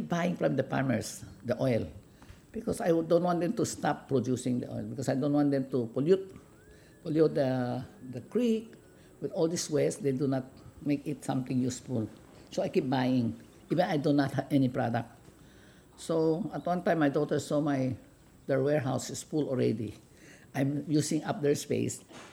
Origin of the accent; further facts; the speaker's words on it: Philippines; from Philippines, from the beautiful islands of Philippines.